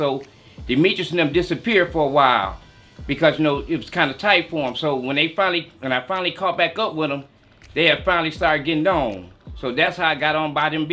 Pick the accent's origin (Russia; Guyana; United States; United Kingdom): United States; Detroit, Michigan; Yeah, I've been around Southwest Detroit since I was about 2 years old.